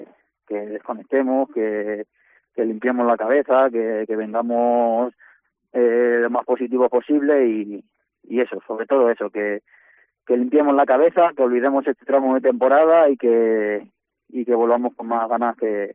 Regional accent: La Solana, Castilla-La Mancha, Spain; Yo soy de La Solana, de Ciudad Real.

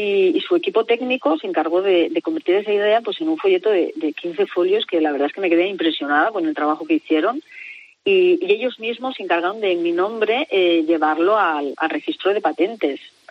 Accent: Valencia, Valencian Community, Spain; porque yo soy de Valencia

